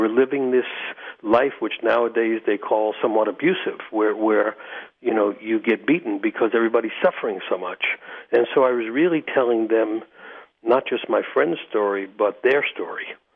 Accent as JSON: {"language": "English", "town": "New York City", "region": "New York", "country": "United States", "tie": "born or raised there", "said": "But within 6 months, I'm growing up in New York City, growing up poor, running the streets, and I joined this local gang."}